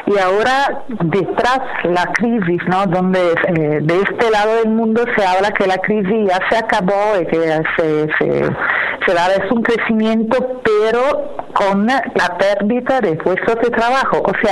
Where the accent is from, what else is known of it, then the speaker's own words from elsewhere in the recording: Italy; Spanish is a second language; Primero tengo que precisar que yo soy italiana.